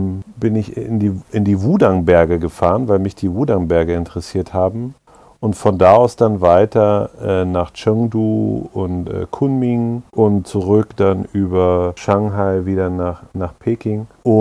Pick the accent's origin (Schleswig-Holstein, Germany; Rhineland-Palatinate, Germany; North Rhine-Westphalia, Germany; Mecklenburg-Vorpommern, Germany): Mecklenburg-Vorpommern, Germany; also born or lived in Berlin; Ich komme aus Berlin ursprünglich, bin in Ostberlin geboren, bin aber in Mecklenburg aufgewachsen, also auch im Nordosten Deutschlands sozusagen.